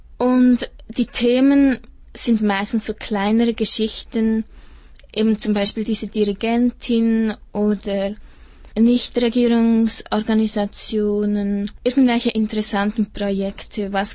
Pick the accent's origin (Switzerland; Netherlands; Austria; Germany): Switzerland; dass bei uns in der Schweiz junge Leute